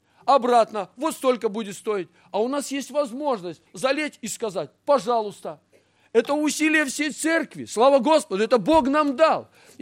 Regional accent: Siberia, Russia; А мы-то тоже сибиряки, но где-то мы как сибиряки задрожали.

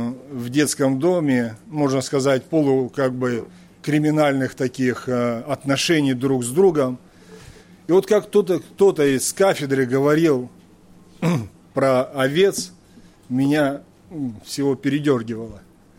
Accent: Altai Krai, Russia; Потому что я рос в Алтае, в Алтайском крае

